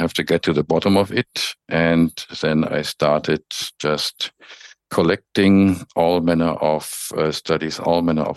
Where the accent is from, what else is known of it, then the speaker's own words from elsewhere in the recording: Germany; accent: German; English is a second language; as you might guess from my accent, I'm from Germany.